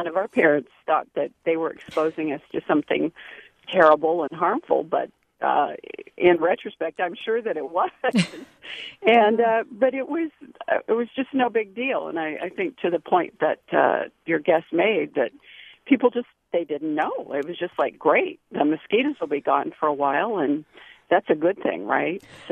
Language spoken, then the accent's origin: English; Midwest, United States; now in San Ramon, United States; I grew up in the Midwest in the 50s, and we had a neighbor who had this marvelous silver box